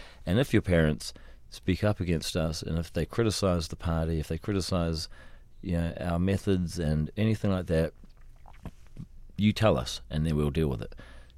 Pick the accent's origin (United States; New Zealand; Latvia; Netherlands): New Zealand; Because I'm from New Zealand. We're not necessarily into doing that sort of thing. We're too polite to want to be the bad boys of cinema.